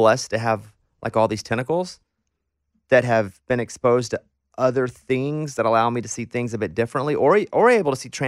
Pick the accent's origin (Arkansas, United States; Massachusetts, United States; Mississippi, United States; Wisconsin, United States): Arkansas, United States; Like, you know, I grew up in Arkansas.